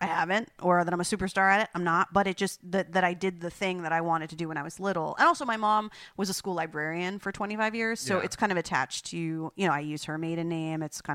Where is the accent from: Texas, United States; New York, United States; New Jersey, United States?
New Jersey, United States; Flemington; But I think I grew up in Flemington